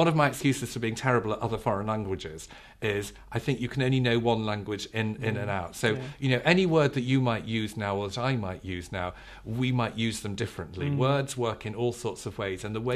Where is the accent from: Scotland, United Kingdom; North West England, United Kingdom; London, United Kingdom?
North West England, United Kingdom; Birkenhead; I was brought up in Birkenhead, near Liverpool. My mother was of Irish origin, so big Catholic family.